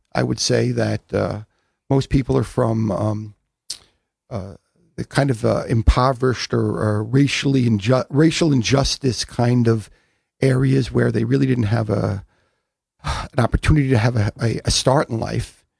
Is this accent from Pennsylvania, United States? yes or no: no; New York, United States; I grew up on Long Island as a Jewish kid on Long Island and did everything that kids on Long Island